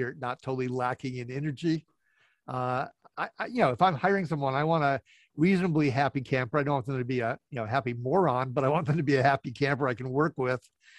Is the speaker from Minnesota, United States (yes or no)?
yes; Minnesota, United States; I guess I was raised in Minnesota, and we have the expression Minnesota Nice Syndrome.